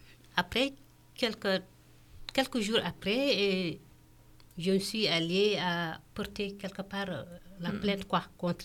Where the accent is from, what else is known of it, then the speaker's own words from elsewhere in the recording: Mauritania; Je dis, je suis Mauritanienne et je lutte contre ça.